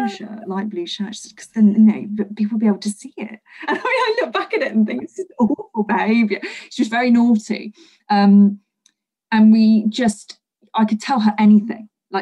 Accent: Leicester, East Midlands, United Kingdom; also born or lived in London; I'd moved back to my hometown of Leicester because staying in London just seemed like such a mad thing to do when we're having a baby

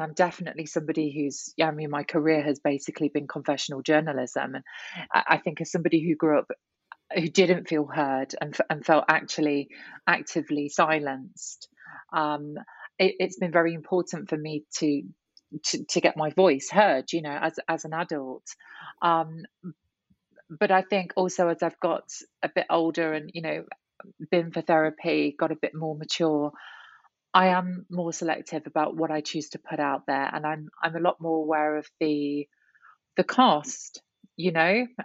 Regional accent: Nottingham, East Midlands, United Kingdom; So it is my life growing up in Nottingham, but it's written in a way that reads as a novel.

